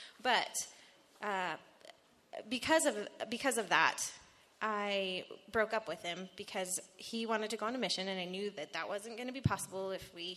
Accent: Safford, Arizona, United States; also born or lived in Thatcher; I was born and raised Mormon. yay. I was born in Safford, Arizona, small little town. So raised Safford, Thatcher, southern Arizona.

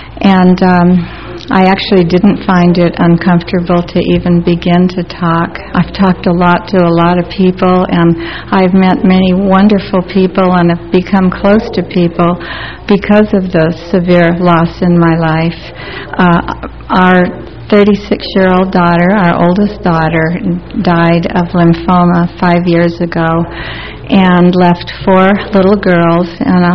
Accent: California, United States; She had asked, we're all from Southern California, and she had asked us if we would move to the Woodlands, Texas, north of Houston

